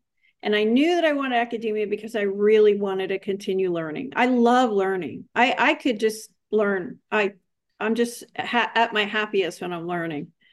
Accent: New York City, New York, United States; I grew up in New York City.

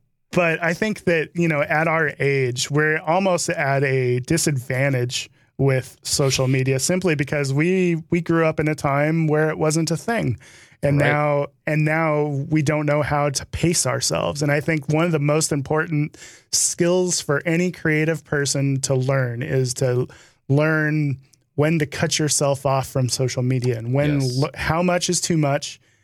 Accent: United States; because here I am as an American watching it.

